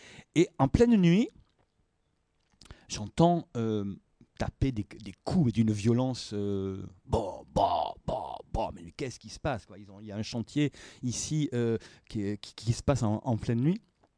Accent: Nice, Provence-Alpes-Côte d'Azur, France; Je suis niçois, même si j'ai vécu longtemps ailleurs, Sioux-Niçard, et je suis sensible aux trois frontières niçoises.

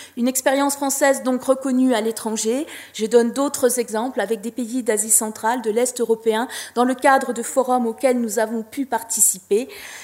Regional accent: France; comme je suis française, évidemment, j'ai trouvé un exemple français

